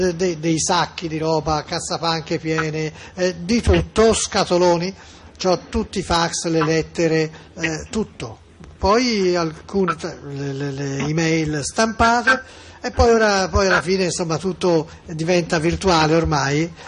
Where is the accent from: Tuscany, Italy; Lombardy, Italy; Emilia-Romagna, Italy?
Tuscany, Italy; Florence; Ma sono di Firenze.